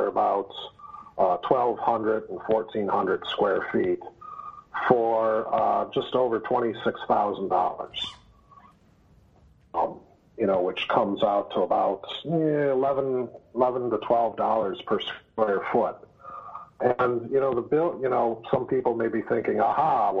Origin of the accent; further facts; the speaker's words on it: Detroit, Michigan, United States; moved away as an adult; also born or lived in Ohio / Texas; I was born and raised in Detroit up until through high school. And after high school, I went out to college, and then I went on to graduate school. And then, you know, I've lived in Ohio and Texas and all sorts of different places